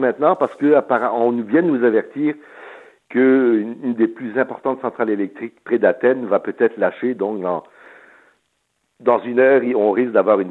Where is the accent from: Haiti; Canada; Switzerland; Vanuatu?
Canada; Quebec; revenir chez moi au Québec avec 30-40 concerts à peu près